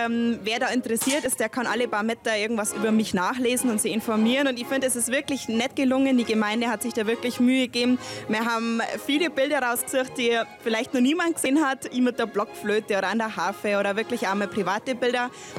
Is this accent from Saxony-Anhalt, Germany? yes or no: no; Wallgau, Bavaria, Germany; Ich fühle mich wohl in Walgau, in meiner Heimat und habe trotzdem immer die Möglichkeit, woanders hinzufahren.